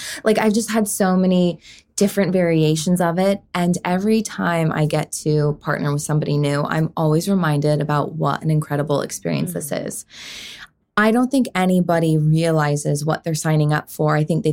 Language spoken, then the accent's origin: English; Utah, United States; these are never words I'd ever heard of growing up in Utah, dancing on a competition stage, you know?